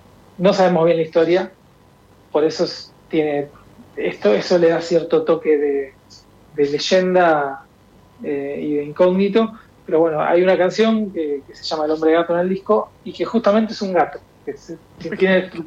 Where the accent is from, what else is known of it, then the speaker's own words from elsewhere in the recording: Monte Grande, Buenos Aires Province, Argentina; also born or lived in Lomas de Zamora; now in La Plata, Argentina; dejé el conurbano hace unos años, entre comillas, el conurbano, porque yo que nací en Lomas y viví toda mi vida en Monte Grande, hace unos años me vine a vivir a La Plata.